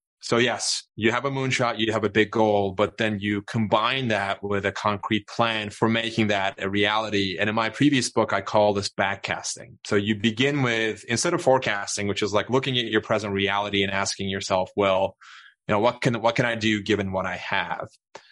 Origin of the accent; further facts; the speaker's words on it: Turkey; I grew up in Turkey, and we lived in a small apartment, and we didn't have reliable access to electricity